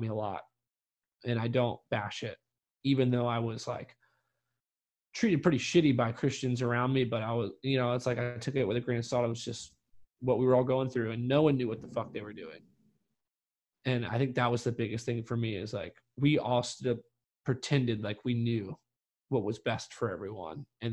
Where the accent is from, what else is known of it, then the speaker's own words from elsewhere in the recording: North Carolina, United States; growing up in North Carolina, it was just kind of like a cultural lifestyle that I saw